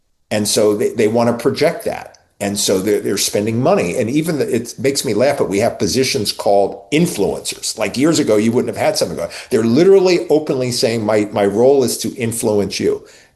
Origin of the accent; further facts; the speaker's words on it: Atco, New Jersey, United States; Little town called Atco.